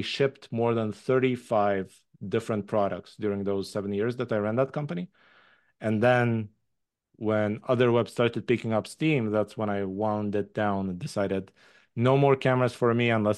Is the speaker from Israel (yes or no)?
yes; Israel; English is a second language; moved away as an adult; also born or lived in Soviet Union; I moved to Israel when I was six. So basically, I grew up in Israel all the way through my bachelor's degree. I lived there. Then I moved to Japan for a year